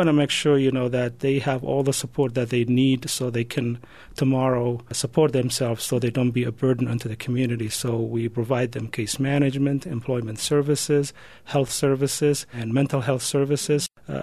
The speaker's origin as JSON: {"language": "English", "country": "Somalia", "also_born_or_lived": "Kenya", "moved": "yes", "said": "I came from Somalia. I left Somalia back in 1992 and went to Kenya. I was there for 2 years"}